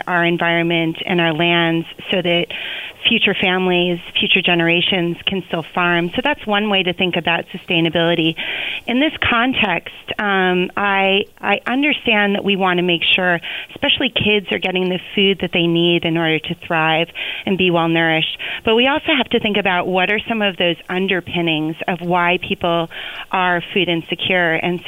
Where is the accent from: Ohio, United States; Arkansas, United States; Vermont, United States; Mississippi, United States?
Vermont, United States; first of all, I want to say that I grew up in Vermont, and I understand the relationship between many communities in Vermont and the university